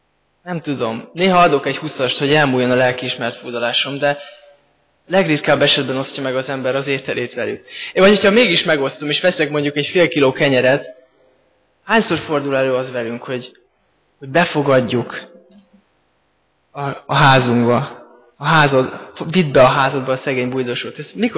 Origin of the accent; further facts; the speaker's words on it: Pécs, Baranya, Hungary; Pécsett, ahonnan származom